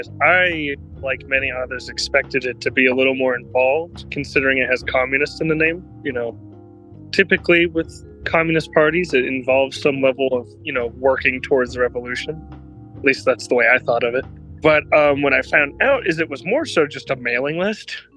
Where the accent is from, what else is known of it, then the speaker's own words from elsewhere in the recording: Atlanta, Georgia, United States; I was born and raised here in Atlanta, and I went to college in Knoxville.